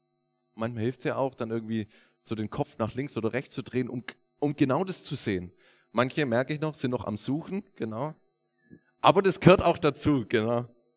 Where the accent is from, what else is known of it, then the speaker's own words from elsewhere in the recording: Weinsberg, Baden-Württemberg, Germany; born there; Ich komme gebürtig aus Weinsberg.